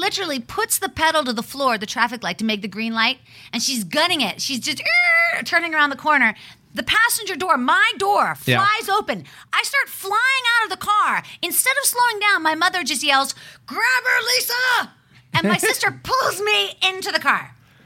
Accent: Pittsburgh, Pennsylvania, United States; Growing up in Pittsburgh, we had a lot of shitty cars.

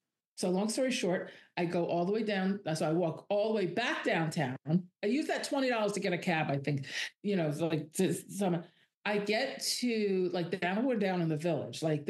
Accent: New York, United States; Like my intellectual smarts and my street smarts and being a New Yorker and a New York kid and all that just failed me.

